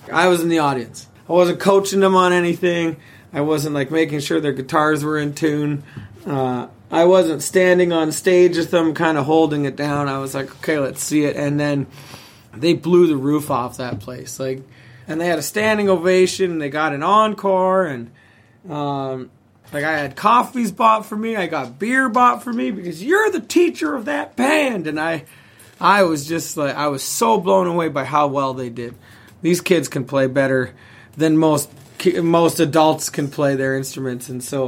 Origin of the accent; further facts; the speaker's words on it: Yukon, Canada; I'm from the Yukon.